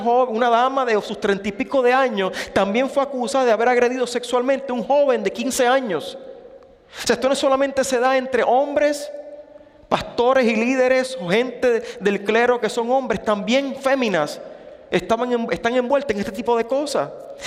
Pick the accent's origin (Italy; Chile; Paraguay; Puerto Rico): Puerto Rico; En Puerto Rico, mi país de origen, en Puerto Rico